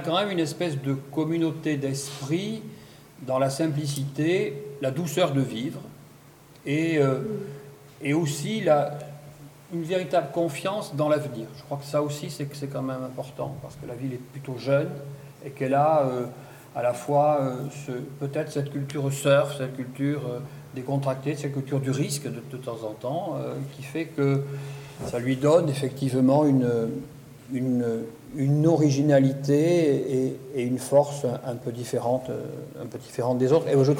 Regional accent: Nouvelle-Aquitaine, France; nous revendiquons haut, fort, et de manière excessive, s'il le faut, que nous sommes des Gascons et que nous le resterons

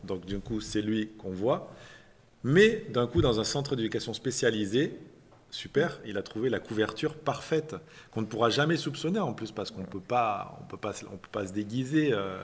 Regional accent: Valence, Auvergne-Rhône-Alpes, France; Je me rappelle quand j'étais petit à Valence, quand j'étais à l'école, à la cantine

